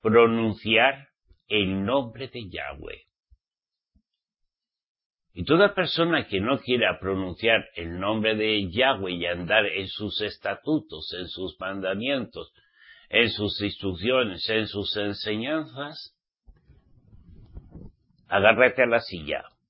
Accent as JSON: {"language": "Spanish", "country": "Spain", "tie": "born or raised there", "said": "yo como español, bueno, que nací en España. Mi papá y mi mamá me trajeron en España."}